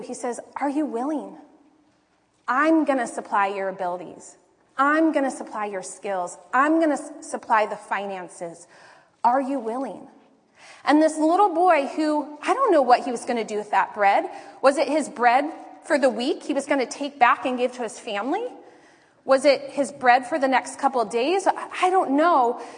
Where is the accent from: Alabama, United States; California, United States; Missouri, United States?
California, United States; Encinitas; I'm from Encinitas.